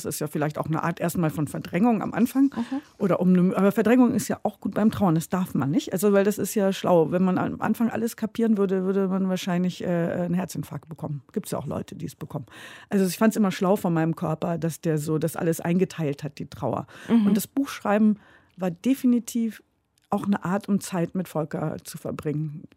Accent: Hesse, Germany; moved away as an adult; also born or lived in Munich / Saarland; now in Berlin, Germany; Ich bin sehr viel umgezogen. Ich bin in München geboren worden, in Hessen und im Saarland aufgewachsen und dann mit 19 nach Berlin gezogen. Also ich wohne seit fast 30 Jahren hier.

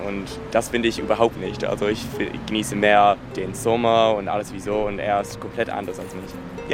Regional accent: Ireland; German is a second language; Ich komme aus Irland. Ich mache in Berlin einen Sprachkurs

